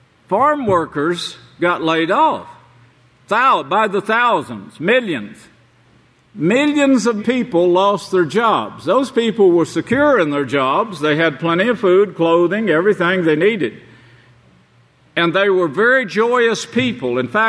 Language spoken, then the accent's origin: English; Oklahoma, United States; Yes, this was the way I was raised in Oklahoma, but during my lifetime, I saw that change.